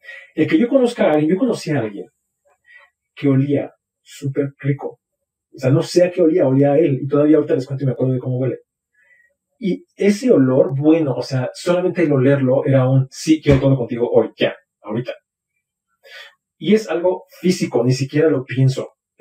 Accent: Mexico; soy un hombre mexicano de 34 años, soy psicólogo, vivo en el centro, tengo cierta clase social

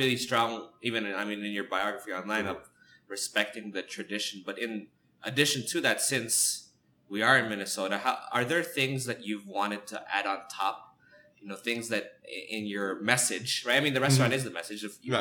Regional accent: Philippines; only culture that I knew that was so different from my own of being Filipino

